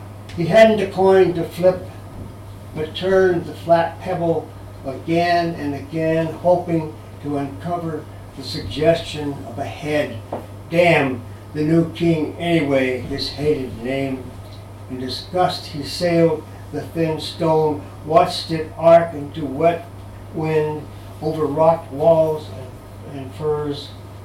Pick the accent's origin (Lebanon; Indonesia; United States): United States; Oregon; moved away; which comes exactly from where I'm from Oregon.